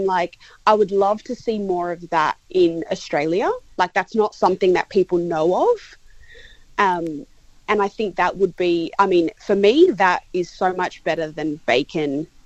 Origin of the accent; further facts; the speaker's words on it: Cyprus; I'm actually from Cyprus. So Cypriot food is very similar to Mediterranean Greek-style food.